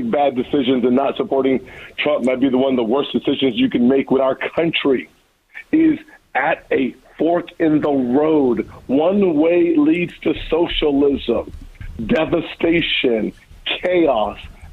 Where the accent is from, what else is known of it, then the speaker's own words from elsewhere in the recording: Deep South, United States; As a poor kid growing up in the Deep South, black kid, single mom